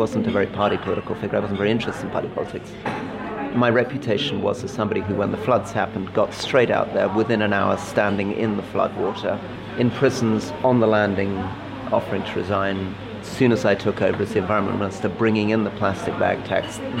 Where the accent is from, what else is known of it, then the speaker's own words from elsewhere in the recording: London, United Kingdom; Fundamentally, I'm a Londoner